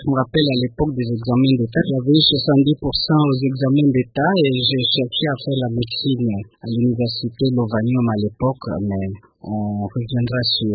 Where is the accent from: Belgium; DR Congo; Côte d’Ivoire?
DR Congo; Mikwi, Bandundu; je passe mon enfance pas vraiment à Juma, je la passe dans une collectivité qui s'appelle Mikwi, dans cette partie de la République.